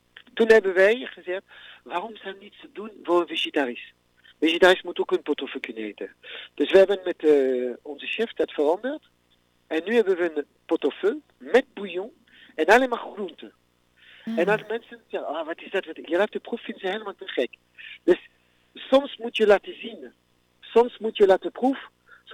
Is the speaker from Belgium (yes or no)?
no; France; Dutch is a second language; now in Netherlands; Omdat ik als Fransman ontdekt, proef en laat zien aan Nederlander hoe rijk hebben we hier.